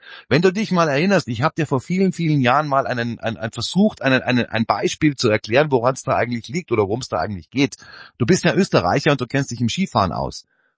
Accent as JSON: {"language": "German", "town": "Munich", "region": "Bavaria", "country": "Germany", "said": "ich bin ja auch ein Münchner, ich kenne mich ein bisschen aus in den Bergen."}